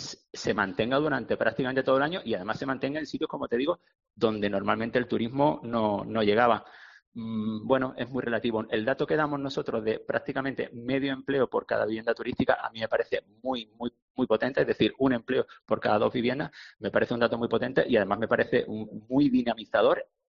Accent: Málaga, Andalusia, Spain; yo vivo en un pueblo de interior y cuando voy a Málaga también soy un turista, ¿no? Y soy malagueño, pero también soy un turista en Málaga

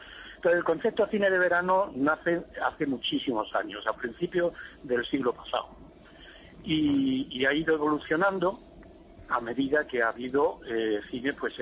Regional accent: Extremadura, Spain; El cine en verano en mi pueblo, yo nací en el 45, o sea que ya os podéis suponer, la Lola de los Puertos la vi en cine de verano.

